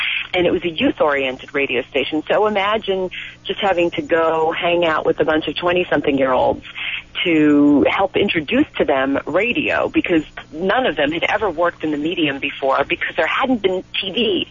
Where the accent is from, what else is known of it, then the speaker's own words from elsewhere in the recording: New York City, New York, United States; I'm from New York City, as you said